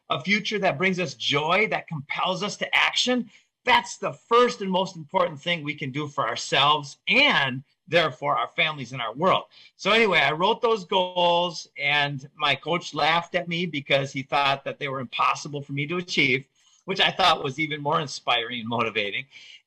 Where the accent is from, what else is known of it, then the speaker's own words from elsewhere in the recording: Minnesota, United States; So I grew up in Minnesota.